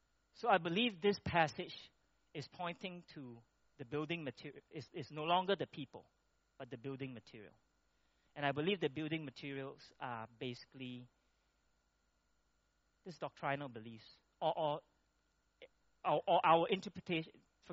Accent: Ipoh, Perak, Malaysia; I grew up in Ipoh, I don't see those like this big, three of them that they burn.

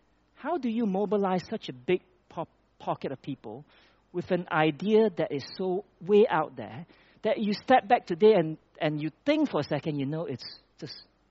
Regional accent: Malaysia; I grew up in Malaysia, so close to Cambodia.

